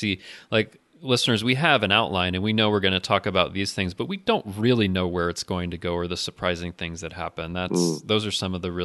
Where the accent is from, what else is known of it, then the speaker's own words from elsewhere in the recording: England, United Kingdom; I'm English myself